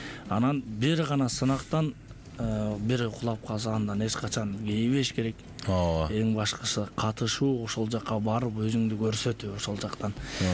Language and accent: Kyrgyz; Naryn Region, Kyrgyzstan; now in Bishkek, Kyrgyzstan; Мен дагы өзүм ошол Нарын өрөөнүнүн Атбаш районунун башка айылында деген айылынан болом. Ошол жакта чоңойгонбуз, ошол жакта өскөнбүз. Ошол жакта мен 2013 жылга чейин ошол жакта болуп жашап турмун. Андан кийин шаарга келип